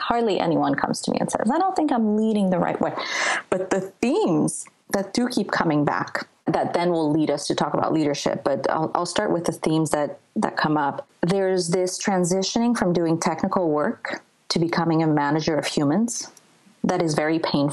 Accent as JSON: {"language": "English", "country": "France", "tie": "born or raised there", "also_born_or_lived": "Colombia / New York", "said": "I grew up in France and then I grew up in Colombia and then I lived in New York and I studied yoga in an ashram in India when I took a sabbatical a few years ago."}